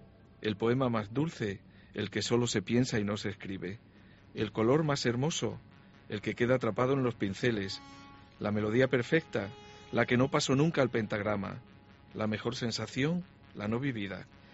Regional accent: Torre de Don Miguel, Extremadura, Spain; algunos textos que tenía por ahí guardados hablan de mi pueblo, de Torre de Don Miguel

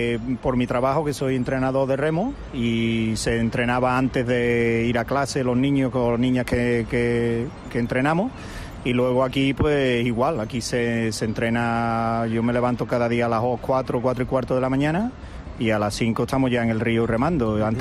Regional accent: Seville, Andalusia, Spain; now in Sydney, Australia; Yo soy de Sevilla, bético hasta la médula.

